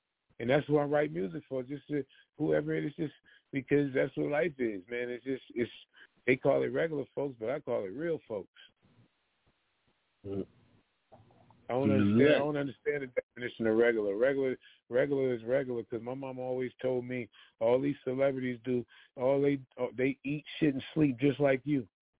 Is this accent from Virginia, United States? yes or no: no; California, United States; I used to laugh at my Mexican neighbor. We grew up together in the Bay, so we Latin, black and brown is tight like that.